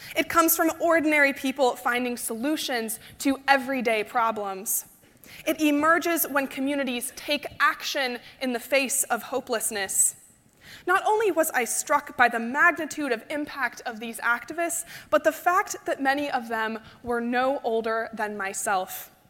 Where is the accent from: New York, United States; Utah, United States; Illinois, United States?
Utah, United States; I'll admit, growing up in Utah, I often felt that I lived in the wrong place at the wrong time to be an environmental activist.